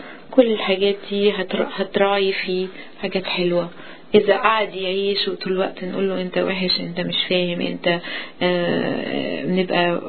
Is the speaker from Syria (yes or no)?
no; Egypt; moved away; لنا وقت كتير قوي ان احنا جايين من مصر